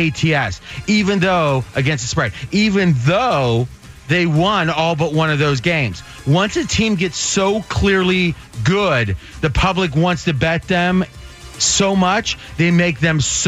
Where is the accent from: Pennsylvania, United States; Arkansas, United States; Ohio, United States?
Ohio, United States; Well, I grew up in Ohio, so I can't disagree too much.